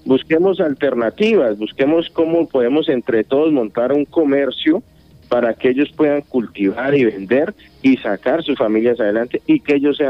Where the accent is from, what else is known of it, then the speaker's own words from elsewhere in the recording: Caño Azul, Guaviare, Colombia; crecí y nací allá en Caño Azul, en la vereda del Retorno.